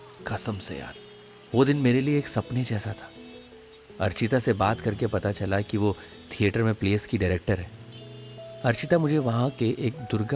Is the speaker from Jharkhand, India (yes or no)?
no; Bhopal, Madhya Pradesh, India; मैं तो भोपाल से हूँ लेकिन एक इवेंट के चक्कर में यहाँ आया था।